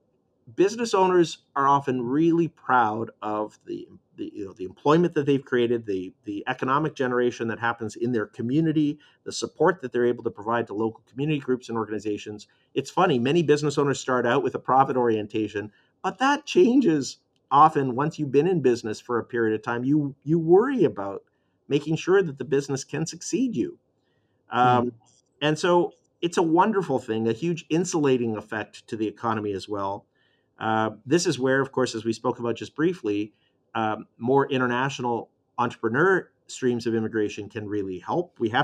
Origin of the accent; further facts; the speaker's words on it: Winnipeg, Manitoba, Canada; I'm from Manitoba, and Manitoba totally changed the face of the province